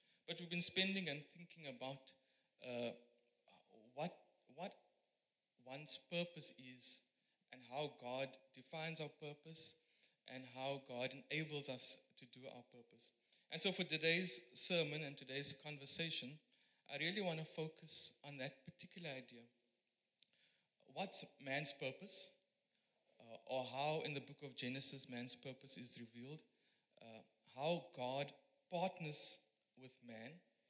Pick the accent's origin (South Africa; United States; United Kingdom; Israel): South Africa; Uitenhage, Eastern Cape; Lloyd forgot to mention that I'm actually from Uitenhage. Uitenhage is like the Garden of Eden.